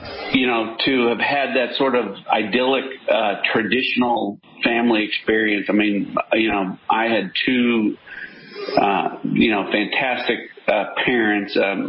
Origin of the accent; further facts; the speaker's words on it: Illinois, United States; moved away as an adult; now in Texas, United States; I grew up in Illinois. I was born and raised in Illinois. And, you know, I've been in Texas ever since